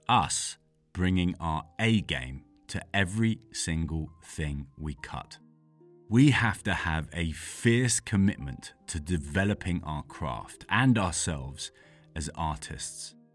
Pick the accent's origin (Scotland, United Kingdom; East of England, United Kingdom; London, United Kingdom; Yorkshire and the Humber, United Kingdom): London, United Kingdom; we've got a question from someone in my hometown of London for this week's show.